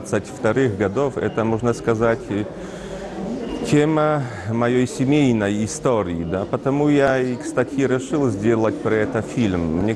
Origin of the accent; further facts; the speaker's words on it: Poland; В том числе и моя прабабушка с деревни, откуда я родом, я из Польши